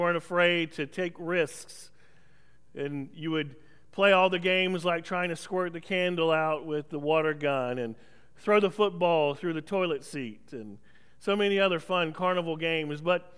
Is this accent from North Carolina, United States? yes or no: yes; North Carolina, United States; Growing up in Columbus County, North Carolina, one of the biggest things to do on Halloween night was to go